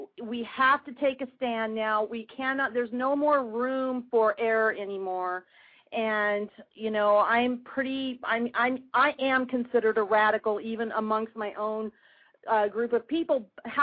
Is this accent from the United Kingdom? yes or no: no; United States; And, you know, I am an American.